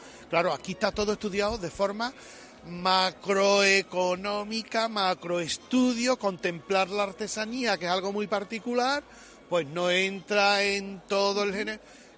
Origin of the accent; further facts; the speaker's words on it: Seville, Andalusia, Spain; Yo no es que sea Sevilla, yo soy un sevillano más.